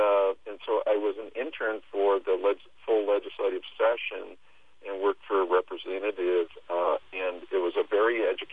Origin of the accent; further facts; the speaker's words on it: Juneau, Alaska, United States; to get a job in Juneau, my home state, because I was like, well, this is great, but Alaska is my home.